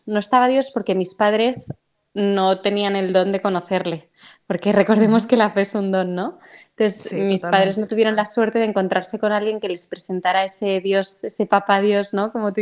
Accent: Barcelona, Catalonia, Spain; Que vivo en España, que en teoría es un país católico. Bueno, yo soy de Barcelona

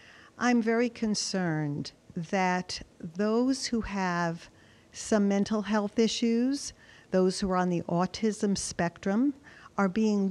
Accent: Jamestown, Rhode Island, United States; I'm from Jamestown, Rhode Island.

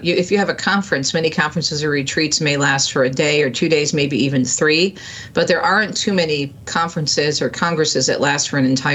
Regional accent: Michigan, United States; also born or lived in East Coast; I was born on the East Coast, raised in Michigan.

